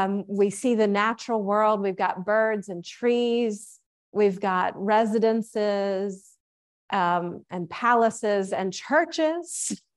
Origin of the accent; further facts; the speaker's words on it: Arkansas, United States; I'm from Arkansas. They look like ducks to me.